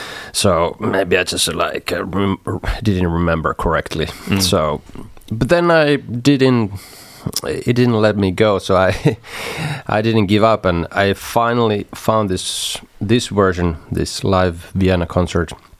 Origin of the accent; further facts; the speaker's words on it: Kokkola, Central Ostrobothnia, Finland; I was living then in my hometown Kokkola, and there was this library.